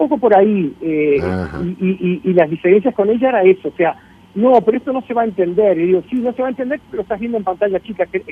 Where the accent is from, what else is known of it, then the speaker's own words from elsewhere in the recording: Uruguay; moved away as an adult; now in Brazil; para mí como uruguayo